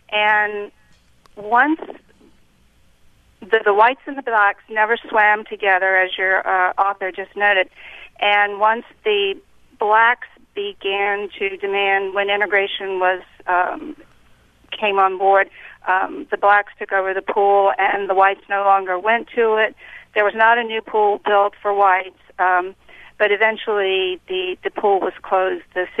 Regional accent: Newport News, Virginia, United States; now in Williamsburg, United States; I'm from Williamsburg. Yeah. And I grew up in Newport News, and I remember the neighborhood pool that we had.

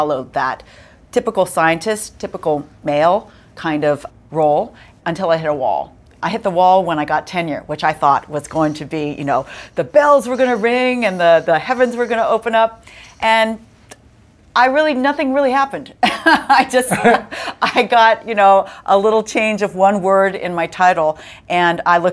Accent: California, United States

